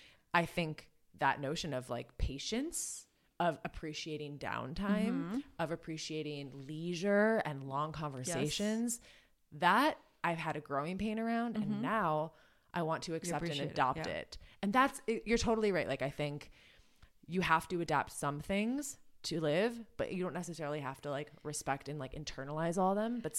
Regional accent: Wisconsin, United States; born or raised there

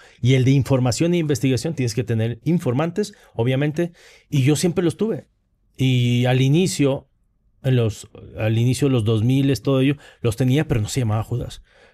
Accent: Monterrey, Nuevo León, Mexico; moved away as an adult; now in Mexico City, Mexico; Monterrey. Toda mi vida fue Monterrey hasta 2018 que me vine a vivir aquí.

